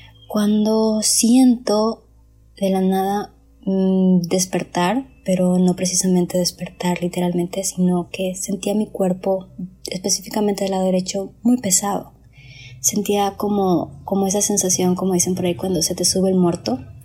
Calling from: Ecuador; de Ecuador y bueno, primero que nada, quiero decirte que muchas gracias

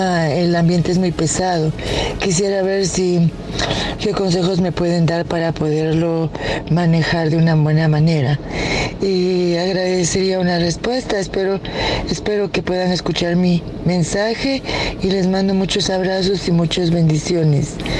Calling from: Guatemala; de Guatemala. Yo tengo un negocio acá grande con varios empleados

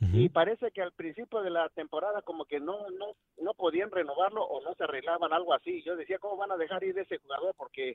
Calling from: Chicago, Illinois, United States; de Chicago, muchachos

